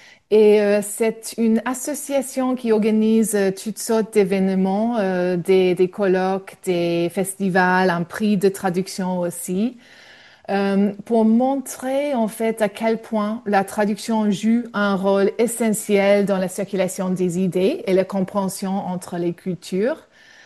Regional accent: Australia; French is a second language; Mais en fait, j'ai grandi monolingue en Australie et j'ai appris le français à l'école jusqu'au lycée, mais pas très bien.

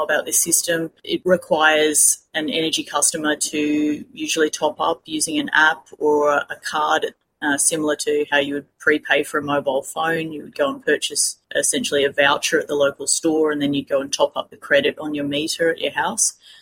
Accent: Queensland, Australia; I'm non-Indigenous Shaka, so I was born and raised in Western Queensland. My family heritage is Irish

